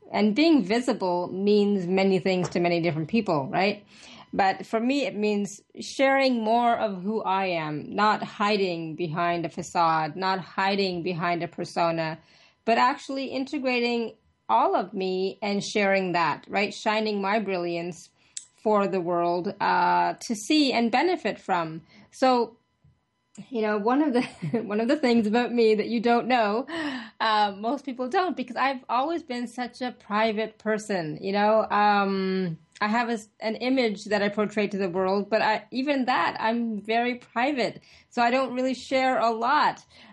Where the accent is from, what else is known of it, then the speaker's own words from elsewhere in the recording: Canada; also born or lived in India; I was born in India. I came to Canada when I was about 6. So my upbringing, you know, has been kind of melded, right? The Eastern with the Western, because I did all of my schooling and everything growing up in Canada.